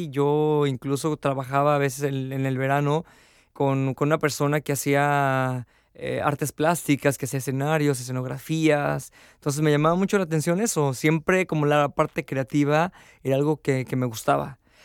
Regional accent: Uriangato, Guanajuato, Mexico; Yo soy de México, de una ciudad, bueno, de un pueblo que se llama Uriangato, en el estado de Guanajuato. Que el nombre de Uriangato es un nombre purépecha porque está pegado con el estado de Michoacán. Yo nací y crecí ahí hasta los 17 años.

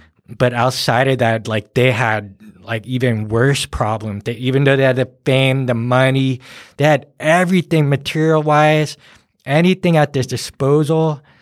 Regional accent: California, United States; growing up in California and watching Hollywood

